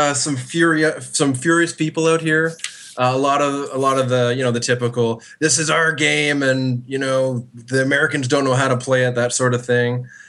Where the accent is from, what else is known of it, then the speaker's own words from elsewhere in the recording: Ottawa, Ontario, Canada; Well, I grew up in Ottawa